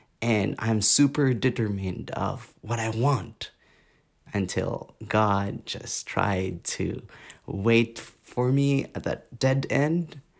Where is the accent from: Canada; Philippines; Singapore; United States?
Philippines; So, as you know, Philippines is a very Catholic country. So my family, in that sense, were Catholic, and it's typical.